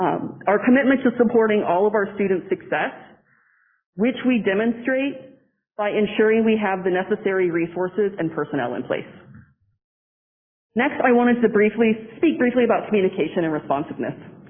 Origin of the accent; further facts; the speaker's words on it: Lawrence, United States; We are both from Lawrence.